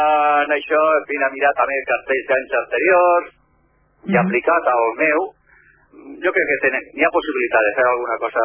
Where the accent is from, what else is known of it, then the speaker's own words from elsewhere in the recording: Valencia, Valencian Community, Spain; jo és que sóc originari de València. La meva terra és, no sé, és una mica molt explosiva.